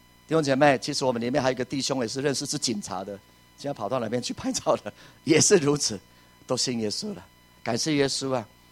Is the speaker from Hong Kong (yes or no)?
no; Puli, Nantou County, Taiwan; 我的老家还在普里啊